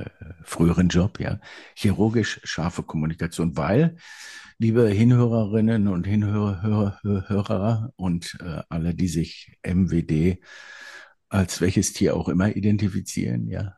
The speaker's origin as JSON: {"language": "German", "town": "Dortmund", "region": "North Rhine-Westphalia", "country": "Germany", "tie": "born or raised there", "also_born_or_lived": "Hagen", "said": "Also ich komme aber aus Hagen, bin aber schwerpunktmäßig früher in Dortmund auch groß geworden, also dann doch irgendwie Pott."}